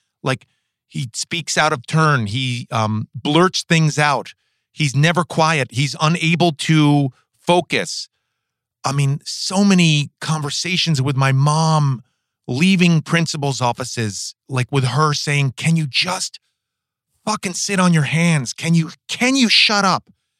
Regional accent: New York City, New York, United States; You know, New York is I grew up in the West Village. It's very artistic.

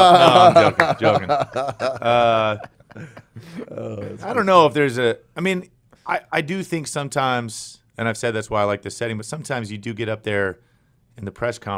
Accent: San Diego, California, United States; I'm torn. I'm from San Diego.

